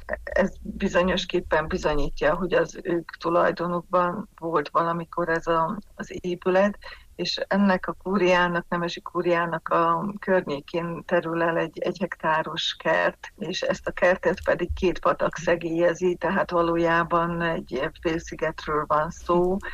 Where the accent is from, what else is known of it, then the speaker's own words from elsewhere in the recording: Miercurea Ciuc, Harghita, Romania; meg városi lakóként Csíkszeredából származok